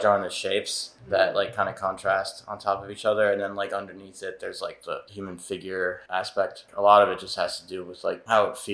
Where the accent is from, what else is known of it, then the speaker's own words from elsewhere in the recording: Massachusetts, United States; now in Miami, United States; I'm from Berkshire County, Western Mass, kind of countryside, small towns.